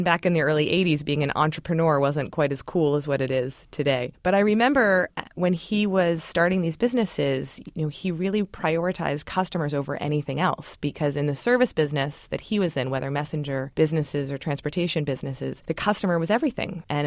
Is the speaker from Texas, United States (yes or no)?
no; Baltimore, Maryland, United States; the reason that I grew up in Baltimore, my mother wanted us to live there and attend an all-girls school, which I did for 12 years.